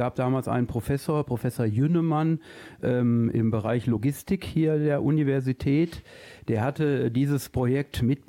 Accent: Waltrop, North Rhine-Westphalia, Germany; ich komme selbst aus Waltrup und dann hier nach Dortmund.

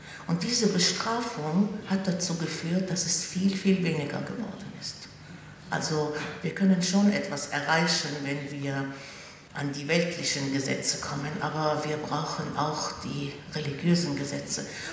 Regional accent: Bethlehem, West Bank, Palestine; German is a second language; Ich komme aus Bethlehem.

